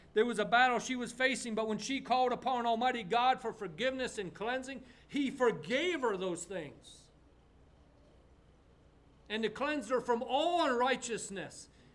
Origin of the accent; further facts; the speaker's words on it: Manitoba, Canada; Okay, so I grew up in Manitoba, Canada.